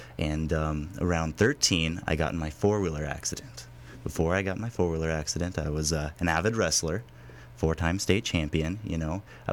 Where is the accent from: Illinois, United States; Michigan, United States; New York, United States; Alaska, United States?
Alaska, United States; Homer; Well, originally I was born and lived the first 8 years of my life in Homer. And I love Homer. I love fishing. I grew up on a farm, 640 acres.